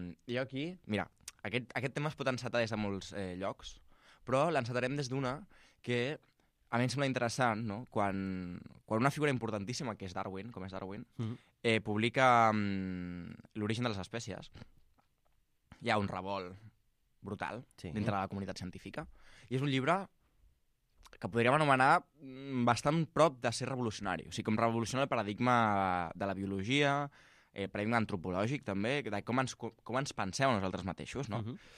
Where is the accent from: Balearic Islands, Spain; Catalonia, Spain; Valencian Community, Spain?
Catalonia, Spain; Castelldefels; Clar, jo soc de Castelldefels, puc fer Castefa, Gavà, Viladecans...